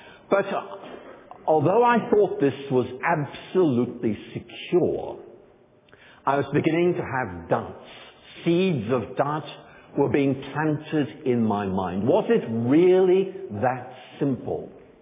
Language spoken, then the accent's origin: English; Belfast, Northern Ireland, United Kingdom; I was growing up in Belfast, the capital city of Northern Ireland. And back in the late 1960s when I was growing up